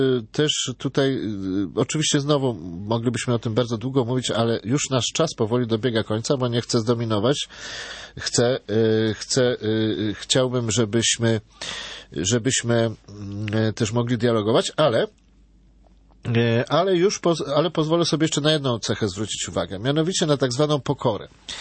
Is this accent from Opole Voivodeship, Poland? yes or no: no; Płock, Masovian Voivodeship, Poland; Tak się zdarzyło, że wychowałem się na Mazowszu, w mieście Płocku